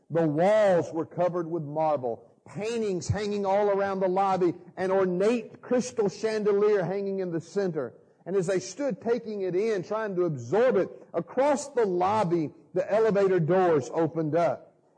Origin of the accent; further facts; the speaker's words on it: Atlanta, Georgia, United States; I'm from Atlanta